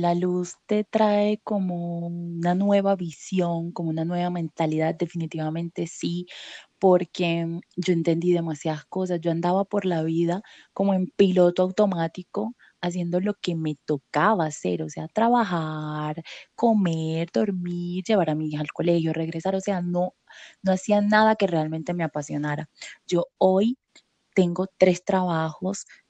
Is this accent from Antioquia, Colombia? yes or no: no; Sincelejo, Sucre, Colombia; yo sé a qué huele mi tierra, yo sé a qué huele la arena. Entonces, a mí me puedes poner a elegir entre ir a Barcelona, que es mi destino soñado, y ir a Sincelejo.